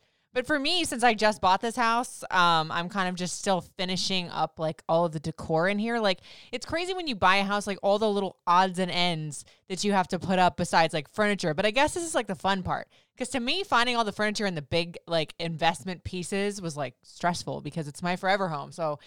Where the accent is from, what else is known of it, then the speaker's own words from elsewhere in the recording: Florida, United States; Now, I grew up in Florida. I've bounced around the country everywhere